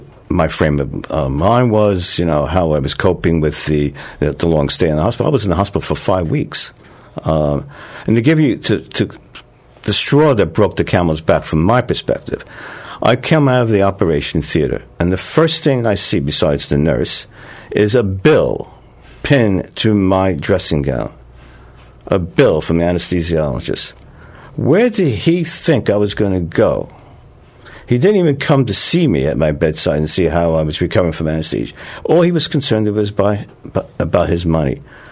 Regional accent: United States; As an American, I can tell you that there are at least 30 million American citizens who don't have health insurance.

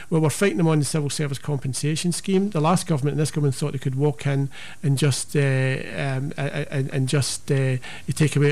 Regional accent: Glasgow, Scotland, United Kingdom; I grew up in the East End of Glasgow, which, you know, without doing the old Yorkshireman sketch from Monty Python, was quite it was quite a poor area.

